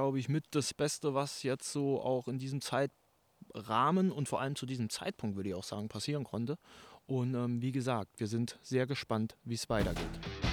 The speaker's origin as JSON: {"language": "German", "region": "Saarland", "country": "Germany", "said": "als Saarländer, Saarbrücken-Fan."}